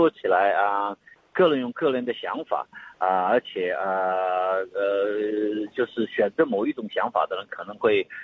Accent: China; now in Australia

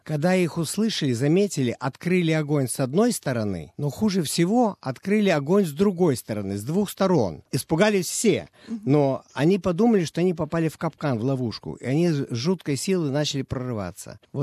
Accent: Russia; now in Australia; Я русский, он немец.

